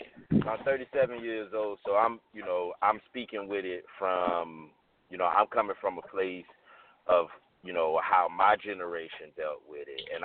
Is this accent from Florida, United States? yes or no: yes; Pompano Beach, Florida, United States; Yeah, so I'm from South Florida.